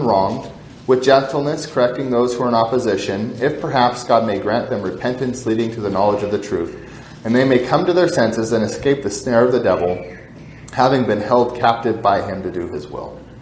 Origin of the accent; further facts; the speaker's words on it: Pacific Northwest, United States; Because I was raised in the Northwest. It's rude in the Northwest. It's not rude in the South.